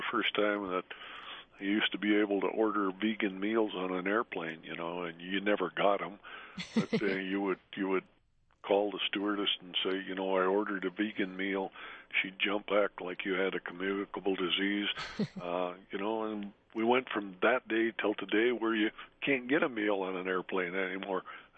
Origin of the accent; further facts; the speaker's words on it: Montana, United States; But, you know, here I was from Montana. I'd rather be caught riding a stolen horse than admitting to somebody I was thinking about becoming a vegetarian.